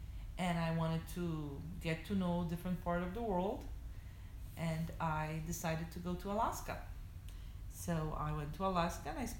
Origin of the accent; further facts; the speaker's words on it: Poland; now in Miami, United States; I was growing up in Poland when I was young and beautiful, and so I enjoyed that time of the year, of my life. And now since I'm, older, I have my family here